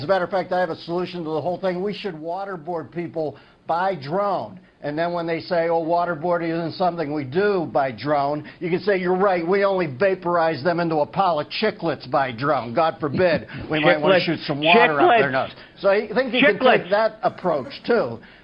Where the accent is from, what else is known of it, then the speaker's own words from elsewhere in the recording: Cleveland, Ohio, United States; I grew up near Cleveland. I like Cleveland.